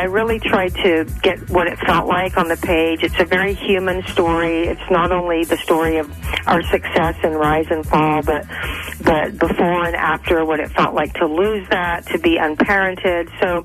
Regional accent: Texas, United States; we both love blues because I grew up in Texas, like I said.

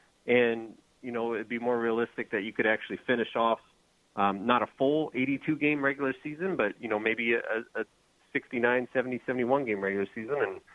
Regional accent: Wooster, Ohio, United States; I'm from Worcester, Ohio, so I grew up near Akron. I went to the University of Akron

